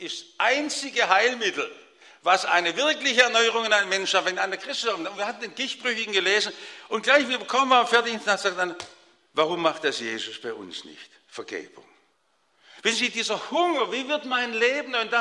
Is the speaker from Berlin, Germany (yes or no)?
no; Stuttgart, Baden-Württemberg, Germany; von meiner Heimat im Stuttgarter Westen kannte